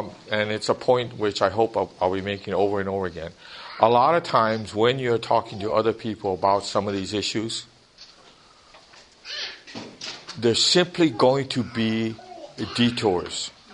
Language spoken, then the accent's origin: English; Hawaii, United States; I grew up in Hawaii, and I would watch the movies about Christ and stuff.